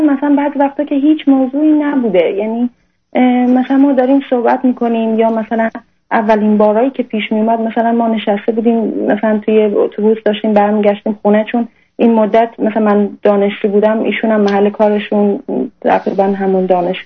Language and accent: Persian; Iran; now in Europe; از ایران اومدم.